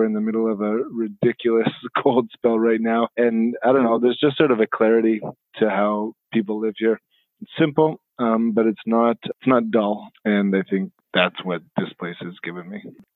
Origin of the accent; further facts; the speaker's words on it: Winnipeg, Manitoba, Canada; I grew up in Winnipeg. I've lived here all my life. All my family is from here.